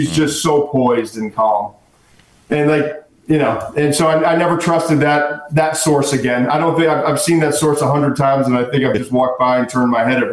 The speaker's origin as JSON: {"language": "English", "region": "Massachusetts", "country": "United States", "tie": "born or raised there", "said": "I don't have an accent. My mom was from Ohio, and I grew up in Massachusetts"}